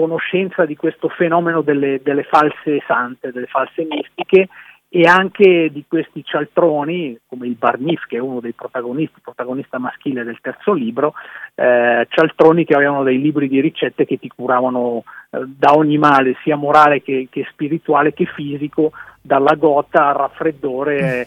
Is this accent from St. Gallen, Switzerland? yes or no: no; Mendrisio, Ticino, Switzerland; born there; nel villaggio dove sono nato io, a Mendrisio